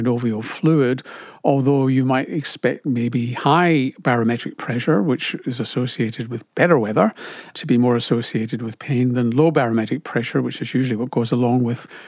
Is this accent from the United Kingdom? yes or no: yes; Glasgow, Scotland, United Kingdom; now in Australia; such as you tend to get in Australia rather than Glasgow, my hometown